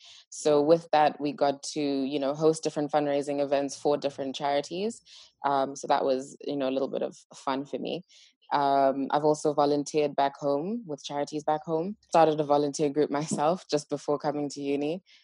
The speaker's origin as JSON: {"language": "English", "country": "Zimbabwe", "tie": "born or raised there", "said": "So I'm from Zimbabwe, born and raised there."}